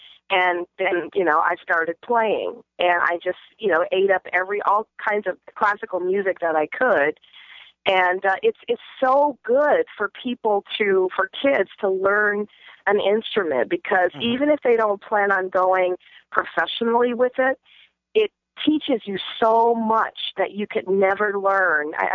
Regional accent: Memphis, Tennessee, United States; I grew up in Memphis, Tennessee, home of the blues, home of … home of a lot of great music and a great musical legacy, home of a lot of great food, great culture.

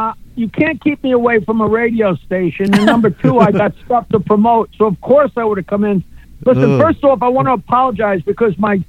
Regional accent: East Norwich, New York, United States; now in Bayville, United States; I was born in Mineola Hospital and grew up in a little tiny town called East Norwich in a house that my grandfather had built in 1900.

